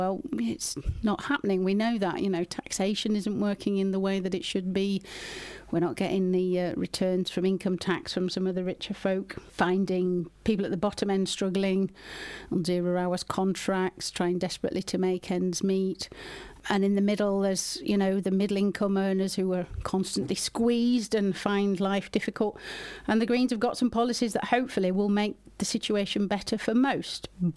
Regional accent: Denholme Gate, Yorkshire and the Humber, United Kingdom; also born or lived in Bradford; I was born in Denham Gate and lived there till I was 13. So, yeah, I would say I'm well and truly embedded in Bradford.

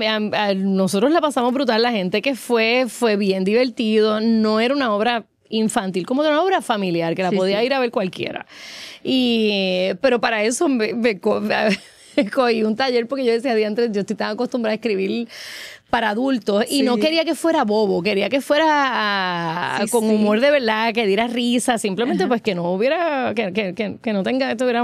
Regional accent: Puerto Rico; del pelo rizo, de cómo somos los puertorriqueños o las puertorriqueñas

